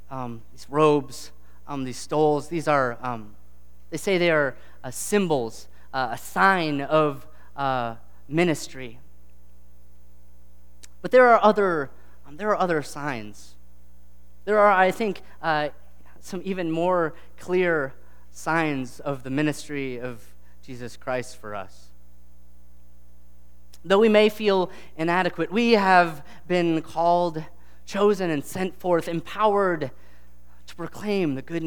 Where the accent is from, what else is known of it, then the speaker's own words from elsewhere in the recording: Kansas, United States; The church I grew up in Kansas, they gave me this stole.